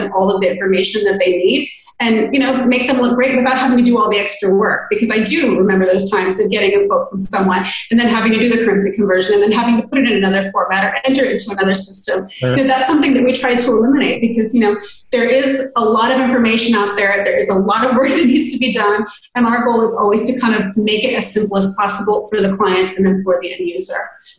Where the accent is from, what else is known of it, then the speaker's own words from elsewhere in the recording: United States; I grew up in the States. I spent summers in Greece.